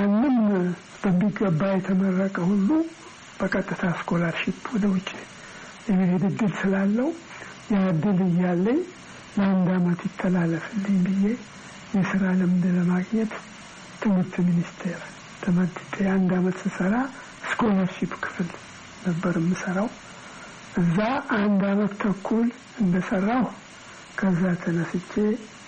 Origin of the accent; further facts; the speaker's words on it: Butajira, Southern Nations, Nationalities, and Peoples' Region, Ethiopia; የተወለድኩት በጉራጌ ሀገር ቡታጀራ አጠገብ ዶቢ ቀበሌ የሚባል በ1924 ዓ ም ነው። አባቴም ዘመቻ ስለሄዱ ወዲያው በእናቴ እጅ ነው ያደግኩት።